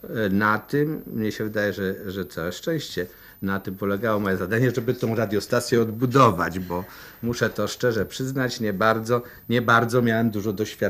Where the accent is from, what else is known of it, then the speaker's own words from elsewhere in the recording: Łódź, Łódź Voivodeship, Poland; wiedział o tym, że jestem łodzianinem